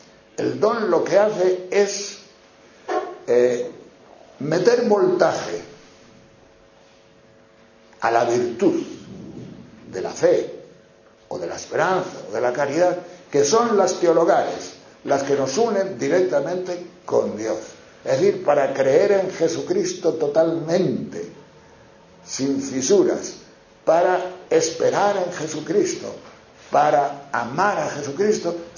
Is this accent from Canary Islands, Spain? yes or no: no; Castile and León, Spain; Yo detecté una vez en un pastor de mi pueblo, de esos pastores que bajan de León a Extremadura guardando los ganados